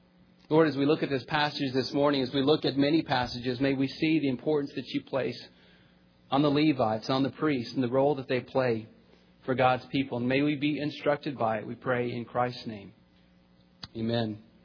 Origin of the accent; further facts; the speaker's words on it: Santa Anna, Texas, United States; I remember growing up in Santa Ana, Texas, one of my brother's friends in high school who kept a list.